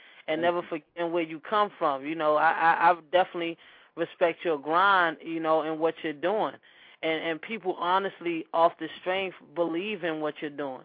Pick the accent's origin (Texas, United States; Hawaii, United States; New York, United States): New York, United States; I am from New York, but I live here in the DMV though.